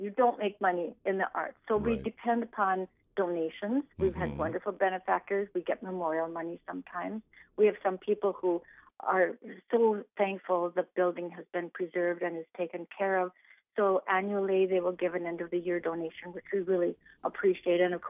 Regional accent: Leeds, North Dakota, United States; I grew up on a farm at Leeds, North Dakota. I went to a small school where you could be active in everything

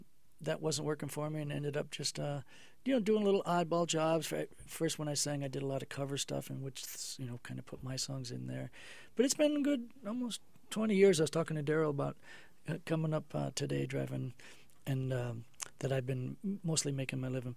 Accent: Iowa, United States; also born or lived in California / Colorado; now in Wisconsin, United States; No, I grew up in Iowa. I grew up down near the Quad City area in Clinton County along the Mississippi. I come from a real big kind of farm community, family, 10 kids in my family.

